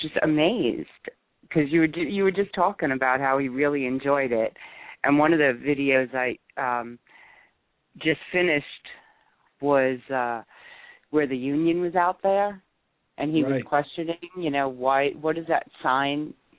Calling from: North Carolina, United States; I'm calling from North Carolina.

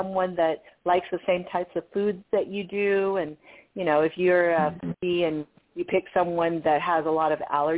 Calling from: California, United States; I'm calling from California.

